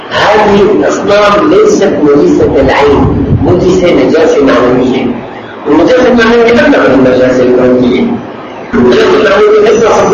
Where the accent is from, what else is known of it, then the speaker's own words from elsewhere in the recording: Syria; وعندنا في سوريا منذ أنشئ الدولة